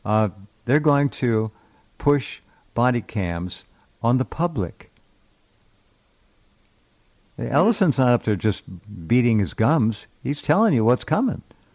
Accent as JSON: {"language": "English", "country": "France", "said": "We are from France. Natural medicine is prohibited here and unknown."}